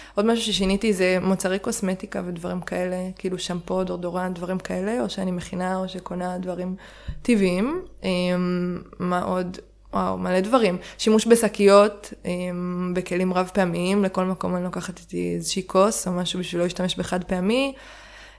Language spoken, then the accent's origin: Hebrew; Jerusalem, Jerusalem District, Israel; אני ילדה עירונית, אני גדלתי בירושלים